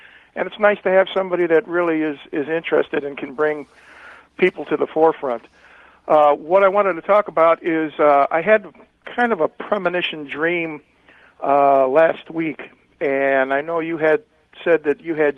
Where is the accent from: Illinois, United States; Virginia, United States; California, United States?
California, United States; I'm from Ventura County, California, down at the base of the Casitas, Lake Casitas.